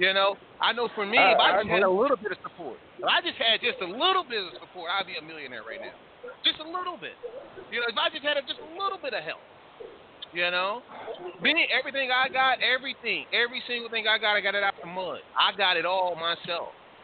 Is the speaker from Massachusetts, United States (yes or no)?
no; Paducah, Kentucky, United States; also born or lived in Chicago; now in Washington, United States; Being born in Chicago, spending a lot of time in Chicago, growing up in Paducah, spending a heck of a lot of time in Paducah, now living in the DMV area